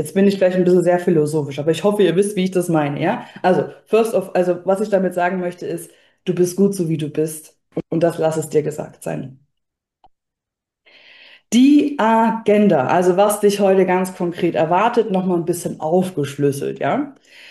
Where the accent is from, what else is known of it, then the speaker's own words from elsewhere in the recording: Leipzig, Saxony, Germany; born there; now in Würzburg, Germany; wohne in Würzburg mit meinem Partner und meiner Hündin Lexi. Und ich bin gebürtig eigentlich aus Leipzig, bin quasi zugezogen